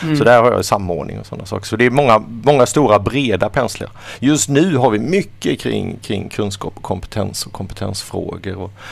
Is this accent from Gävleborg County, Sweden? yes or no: no; Falkenberg, Halland County, Sweden; som man har varit medlem i sen hemma i Falkenberg